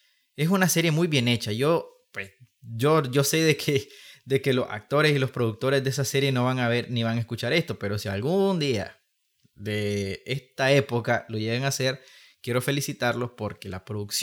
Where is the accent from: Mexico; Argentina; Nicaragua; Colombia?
Nicaragua; a mí me gusta destacar más lo que hay en mi país. Si hay en otros países, hay en Nicaragua.